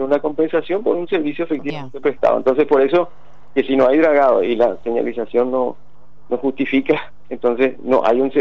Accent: Paraguay

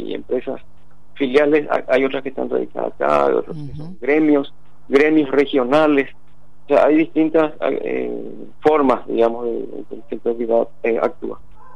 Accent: Paraguay

